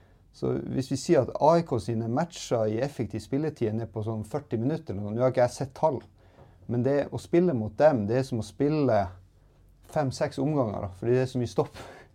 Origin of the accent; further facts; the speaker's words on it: Narvik, Nordland, Norway; now in Sweden; samtidigt så är jag från Narvik, jag är norrlänning.